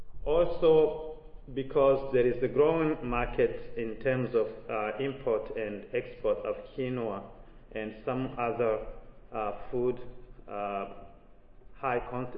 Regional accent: Rwanda; now in United States; I'm originally from Rwanda, but a PhD student at Washington State University.

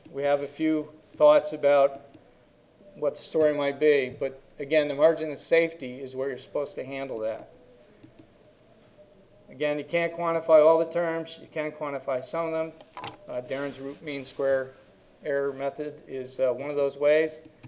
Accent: Virginia, United States; I come from Fairfax County, Virginia

